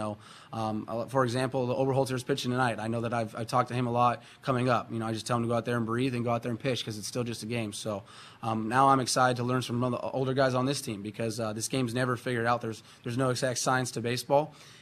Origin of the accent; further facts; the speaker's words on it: San Francisco, California, United States; I'm from the West Coast and San Francisco.